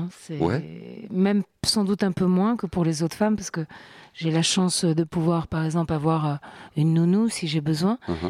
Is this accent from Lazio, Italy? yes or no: no; Turin, Piedmont, Italy; French is a second language; Vous savez que je suis de Turin.